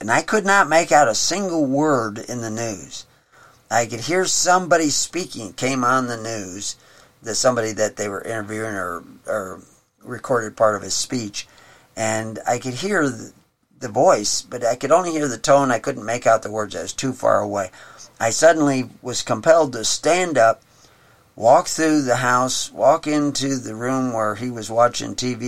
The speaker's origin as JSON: {"language": "English", "town": "Houston", "region": "Texas", "country": "United States", "tie": "born or raised there", "said": "I grew up in Houston on the bayous in Texas"}